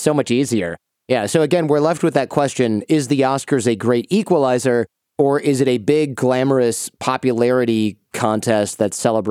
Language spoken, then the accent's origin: English; Michigan, United States; growing up in Michigan, I never saw one of those